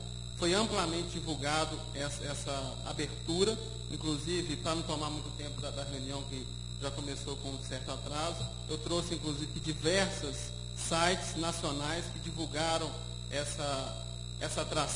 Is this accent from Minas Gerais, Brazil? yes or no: yes; Ouro Preto, Minas Gerais, Brazil; born there; sou nascido em Ouro Preto